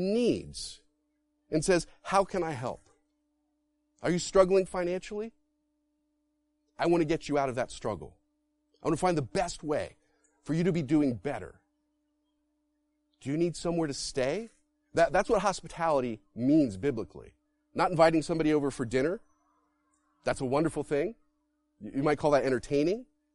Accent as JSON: {"language": "English", "region": "Florida", "country": "United States", "tie": "born or raised there", "said": "I grew up in Florida, which is, it's weird. You get a little of all of that."}